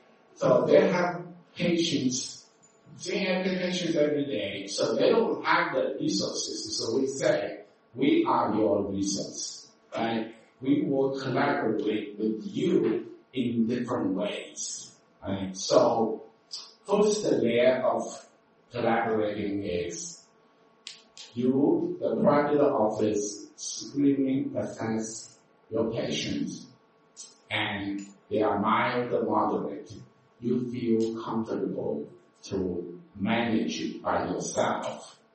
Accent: New York, United States; Okay, so since I'm from New York, I'll start.

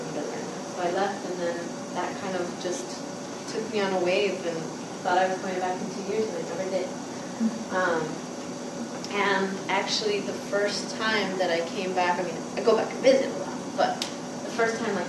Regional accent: Guadalupe, Arizona, United States; born there; moved away; I was born in Phoenix, Arizona, in this small town near the city called Guadalupe.

